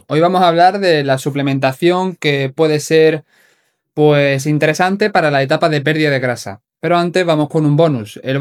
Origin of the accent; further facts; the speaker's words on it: Málaga, Andalusia, Spain; yo soy de Málaga, ¿vale? Y donde yo vivo también hubo, pues, la Dana